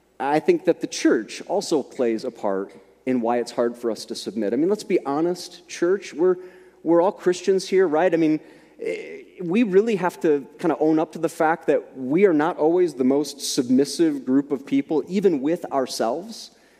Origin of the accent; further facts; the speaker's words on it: United States; I have great pride in being an American.